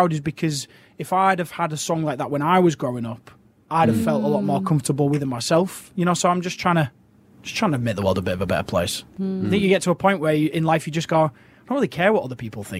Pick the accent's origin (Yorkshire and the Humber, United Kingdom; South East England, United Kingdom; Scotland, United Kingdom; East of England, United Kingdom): Yorkshire and the Humber, United Kingdom; Hull; But then from my hometown, people don't really pronounce the H's. So they would say, I would say from Ull.